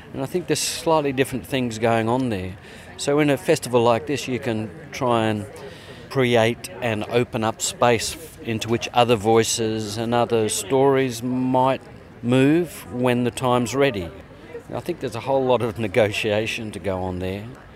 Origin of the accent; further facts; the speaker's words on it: Australia; I'm an Australian novelist, and particularly a Noongar novelist, so I'm an Indigenous writer.